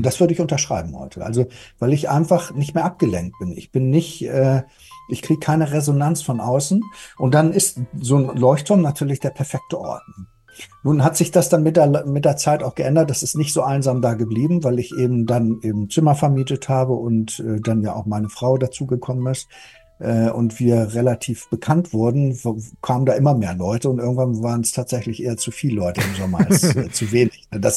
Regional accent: Germany; ich bin eben kein Norweger, ich bin Ausländer.

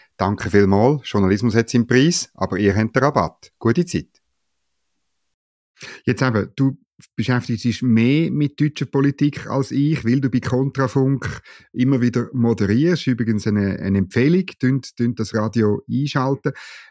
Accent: Switzerland; das dürfen wir als Schweizer halt frei, wie wir sind, immer noch sagen

